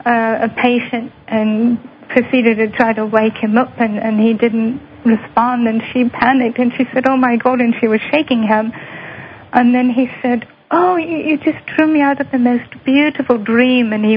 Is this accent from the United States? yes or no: no; England, United Kingdom; I'm from England